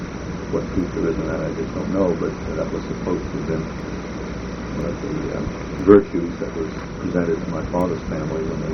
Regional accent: New York, United States; also born or lived in Montclair; I was born in Montclair, 6 months old. We moved to New York.

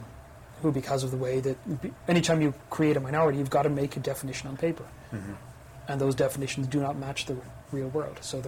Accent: Ireland; Believe me, I'm Irish. I know how difficult it is to change one's cultural baggage.

